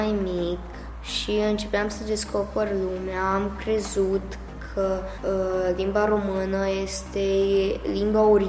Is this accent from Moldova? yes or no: no; Romania; born there; M-am născut în România, trăiesc în România, nu pot să zic că nu-mi place România.